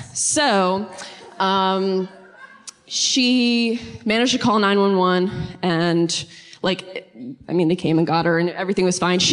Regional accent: Newark, Delaware, United States; now in Wilmington, United States; Yeah. Born and raised. I grew up in Newark. Live in Wilmington now.

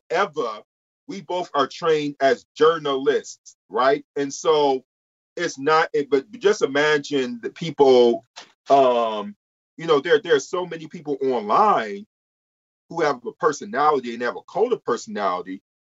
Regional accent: Detroit, Michigan, United States; My upbringing growing up in Detroit and coming over here as a Black man informs how I view the way that U.S. politics functions, right?

